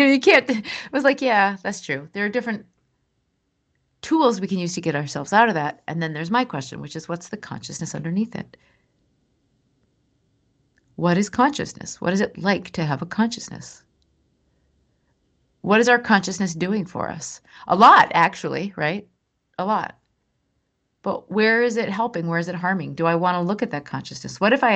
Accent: Minnesota, United States; And I grew up in Minnesota where you don't touch people, like we do now.

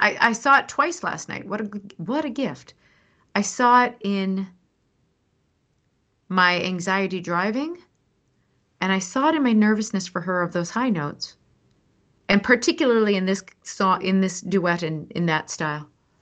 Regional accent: Midwest, United States; now in Los Angeles, United States; I'll tell you, I'm from the Midwest, man. I really like to be on time, and on time is early.

